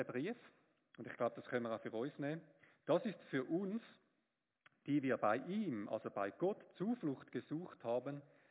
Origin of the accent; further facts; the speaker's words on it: Switzerland; wir sind wahrscheinlich alle ein bisschen überversichert als Schweizer.